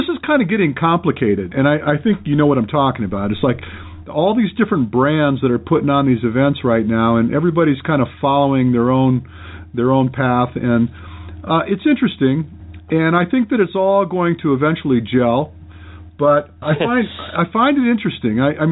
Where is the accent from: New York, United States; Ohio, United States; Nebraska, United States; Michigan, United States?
Michigan, United States; I was raised in Michigan